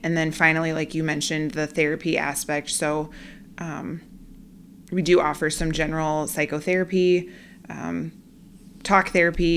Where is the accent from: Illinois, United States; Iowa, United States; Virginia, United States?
Iowa, United States; Mason City; I am from the Mason City, Clear Lake area.